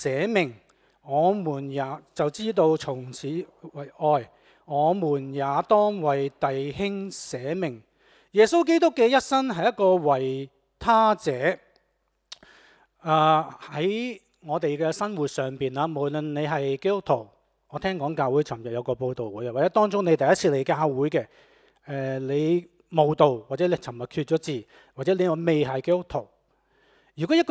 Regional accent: Tin Wan, Hong Kong Island, Hong Kong; born there; 我說我在田灣出世，可能有些人就會估到我上一代是做漁民的。

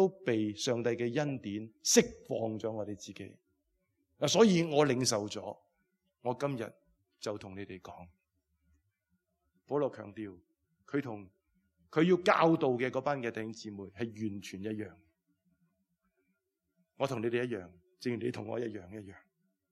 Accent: Southern District, Hong Kong; 我都在南区长大，我都在屋村长大

